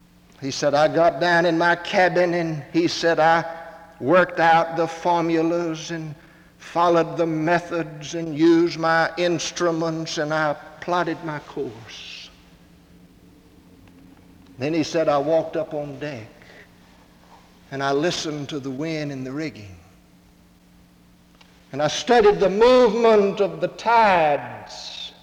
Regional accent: Atlanta, Georgia, United States; My hometown has changed drastically in the 25 years just past. The whole skyline is different. Every time I drive into Atlanta and see the latest skyscraper that has dotted the skyline, I'm amazed at what has taken place.

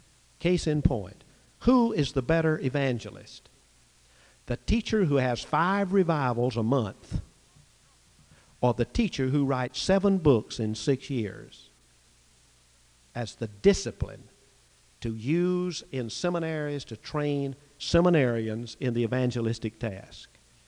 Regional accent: Alabama, United States; he married a girl from Dothan, Alabama. That shows pretty good sense. It's 40 miles from my hometown.

